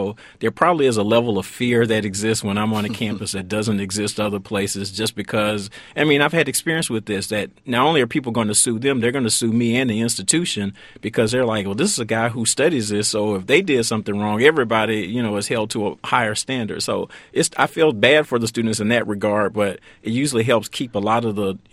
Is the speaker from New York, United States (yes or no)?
no; Atlanta, Georgia, United States; growing up in Atlanta and seeing a lot of the men who were very active in my church